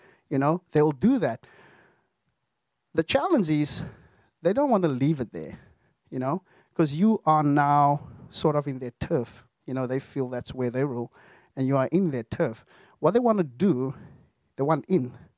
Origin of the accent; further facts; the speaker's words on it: South Africa; now in United States; Now, food for me, I'm from South Africa.